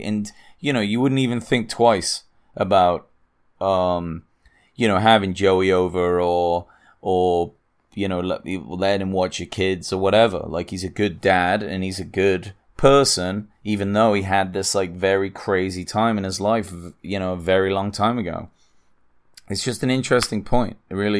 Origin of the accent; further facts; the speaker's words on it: England, United Kingdom; now in United States; I know I'm English, so coming from me doesn't mean as much, and maybe I shouldn't be saying it, but I've lived in the US a long time. I'm a citizen.